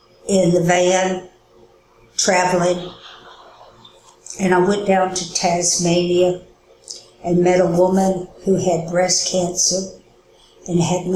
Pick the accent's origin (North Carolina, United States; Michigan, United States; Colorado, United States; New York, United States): North Carolina, United States; Durham; born there; I moved from North Carolina down to Miami. Because I had a lot of back trouble. My parents moved down there because they thought the heat would help.